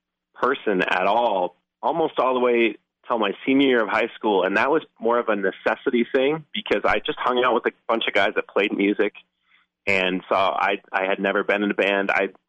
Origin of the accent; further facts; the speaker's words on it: Little Falls, Minnesota, United States; Yeah, I'm from Little Falls, Minnesota.